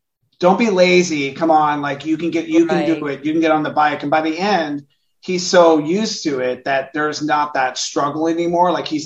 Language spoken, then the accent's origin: English; California, United States; Like, I'm also not a country person. I'm from California. We don't do this work, right?